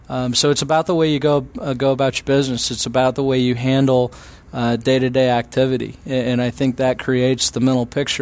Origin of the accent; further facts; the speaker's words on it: Illinois, United States; I'm originally from Illinois. I played at, graduated from Eastern Illinois University.